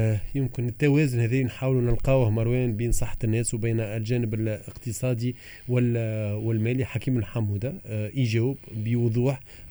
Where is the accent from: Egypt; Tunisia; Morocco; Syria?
Tunisia; انا مواطن تونسي